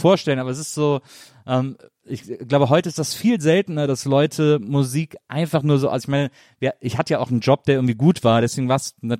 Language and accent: German; Wesseling, North Rhine-Westphalia, Germany; Ich komme aus Wesseling, zwischen Köln und Bonn.